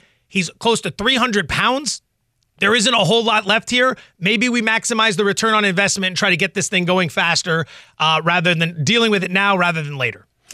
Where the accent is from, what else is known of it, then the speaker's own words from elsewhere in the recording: Allentown, Pennsylvania, United States; I am from Allentown, Pennsylvania. I'm in my early 40s. I have been a Philadelphia sports fan my entire life.